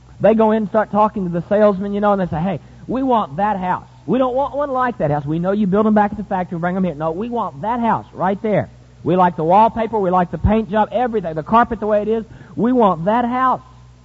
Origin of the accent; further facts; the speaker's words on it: Virginia, United States; I feel like I'm in the South. I'm from Virginia. They were mashed potatoes there.